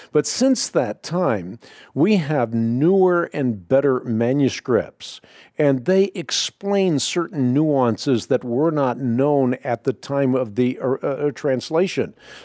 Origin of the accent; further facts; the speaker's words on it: Netherlands; first language Dutch; English is a second language; I'm Dutch. Dutch is my first language.